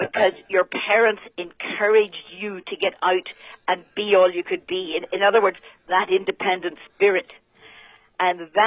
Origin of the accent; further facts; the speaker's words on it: Belfast, Northern Ireland, United Kingdom; Originally Belfast, Northern Ireland